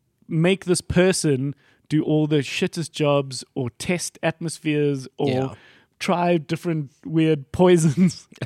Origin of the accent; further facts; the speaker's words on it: South Africa; I sent him a mail on a whim. Hey, I'm from South Africa.